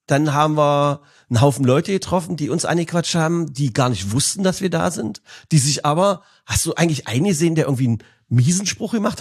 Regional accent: Magdeburg, Saxony-Anhalt, Germany; Wir sind Magdeburger Jungs und wir haben auch in Teilen ein blau-weißes Herz.

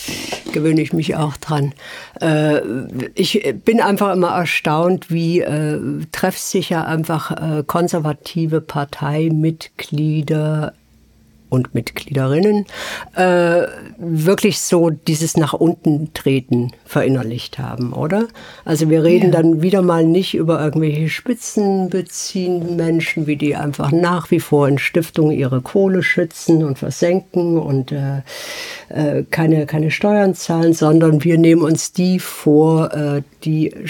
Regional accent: Switzerland; So bei uns in der Schweiz gibt es ja Jodtabletten

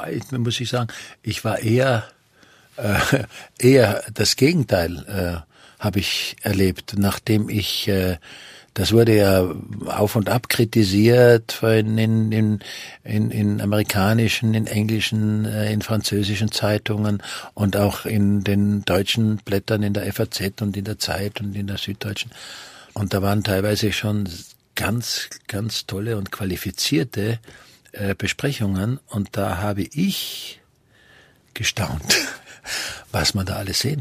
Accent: Styria, Austria; Ich weiß, bei uns in der Steiermark, es gab Leute, denen war das so unangenehm

